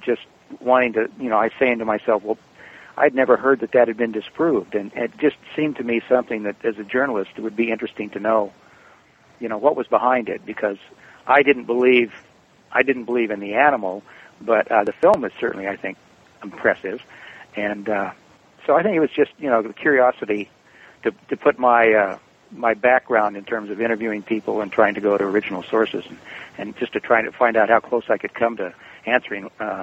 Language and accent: English; Eugene, Oregon, United States; Well, I grew up in Bigfoot country. I grew up in Eugene, Oregon, so that was right smack dab in the middle of Bigfoot country.